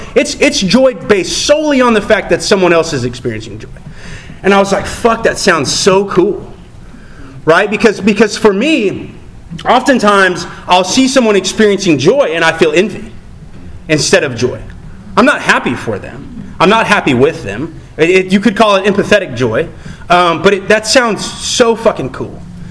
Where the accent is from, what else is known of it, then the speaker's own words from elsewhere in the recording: Tulsa, Oklahoma, United States; I was in Kansas City and I met someone there, and I told them that I was from Tulsa